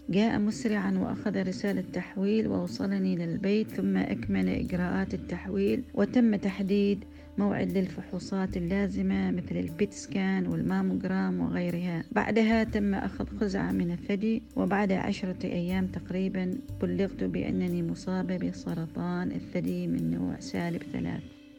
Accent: Oman; من سلطنة عمان، من مواليد 1963 ميلادية

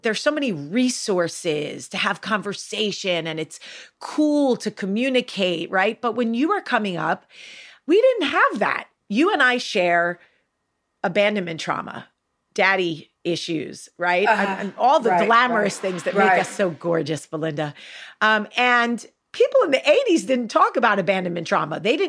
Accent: Freehold, New Jersey, United States; I'm actually from Freehold, where a lot of … live in New Jersey.

